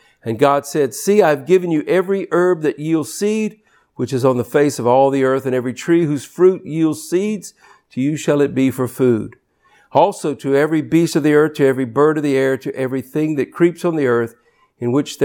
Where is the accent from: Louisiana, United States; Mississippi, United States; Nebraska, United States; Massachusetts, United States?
Louisiana, United States; I'm Cajun.